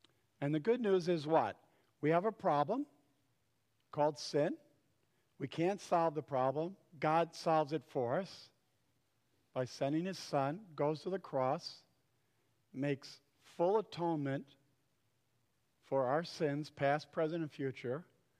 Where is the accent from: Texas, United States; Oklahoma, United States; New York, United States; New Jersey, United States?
New York, United States; Felt like a missionary because I'm from Westchester County. Totally out of my element.